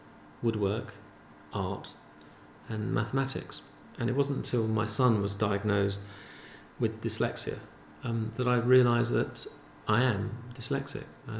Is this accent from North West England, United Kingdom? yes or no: no; Kentish Town, London, United Kingdom; I was born in Camden Town. So I grew up all around Parliament Hill Fields and Kentish Town, and that whole area. And then later on we moved, probably when I was about 9, St Albans Villas, which is up by Parliament Hill Fields.